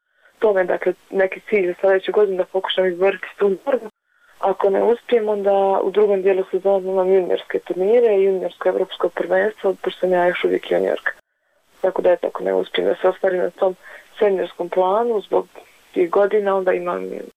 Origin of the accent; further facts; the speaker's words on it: Berkovići, Republika Srpska, Bosnia & Herzegovina; now in Sarajevo, Bosnia and Herzegovina; ja sam dakle iz Berkovića, jednu godinu sam probala u Trebinju i nakon dvije i pol godine sam došla u Sarajevo.